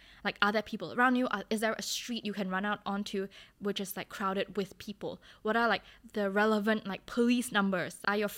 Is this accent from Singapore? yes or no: yes; Singapore; I'm literally telling you, I'm from Singapore and we speak English.